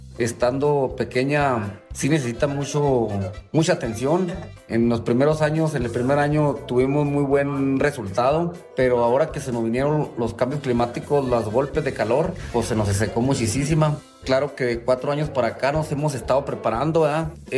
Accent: Chihuahua, Mexico; vengo del estado de Chihuahua y soy productor de sotol. Pues estoy produciendo sotol desde hace 23 años, vengo de parte de mi abuelo, tercera generación, y vengo del desierto.

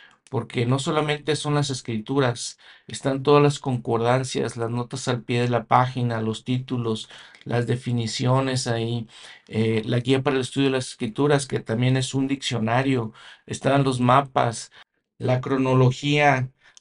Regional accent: Querétaro, Mexico; Creciendo en Querétaro, México, nosotros no realmente recibimos la conferencia general.

